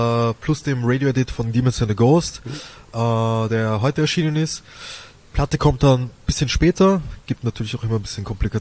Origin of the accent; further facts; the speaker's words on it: Vienna, Austria; Also ich komme natürlich aus Wien, der schönsten Stadt der Welt.